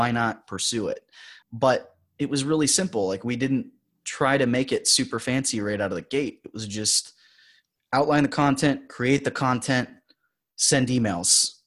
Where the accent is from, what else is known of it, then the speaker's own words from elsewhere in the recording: Texas, United States; I'm from Texas. Like if you and I had a beer, I would say y'all every 5 seconds.